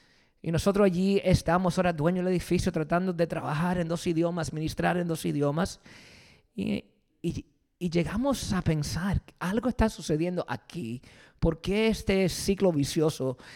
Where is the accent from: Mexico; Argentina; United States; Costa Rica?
United States; born there; Yo soy nacido en Estados Unidos, hijo de padres cubanos. So, ese es mi vida es ser un hispano de segunda generación.